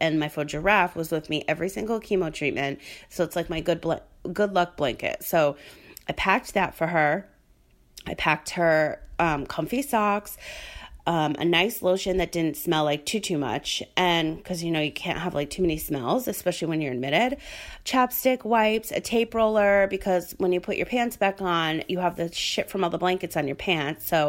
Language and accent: English; Rhode Island, United States; So I grew up in hurricanes. I grew up in Rhode Island.